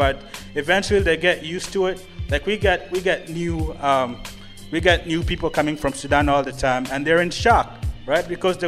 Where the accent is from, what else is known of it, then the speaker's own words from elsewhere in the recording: Canada; You know, I come from Africa, so I grew up in Canada